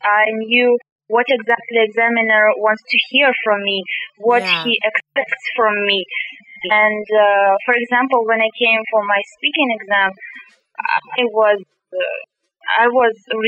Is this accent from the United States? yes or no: no; Kazakhstan; English is a second language; I'm from Kazakhstan.